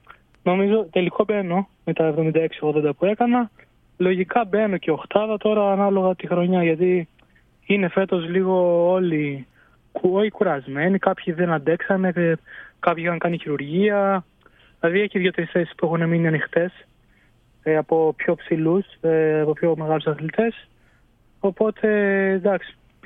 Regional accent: Greece; είμαι ο Έλληνας, όπως θα πούνε οι αντίπαλοι, ας πούμε.

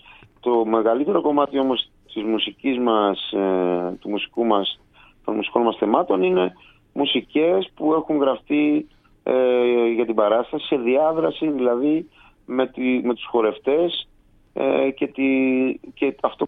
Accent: Greece; και εμείς οι υπόλοιποι είμαστε από την Ελλάδα.

